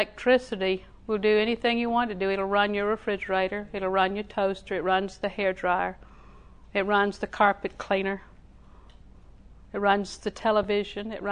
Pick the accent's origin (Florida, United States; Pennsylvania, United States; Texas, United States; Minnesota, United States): Florida, United States; Auburndale; One day, when we first moved to Lakeland, I was raised in Auburndale.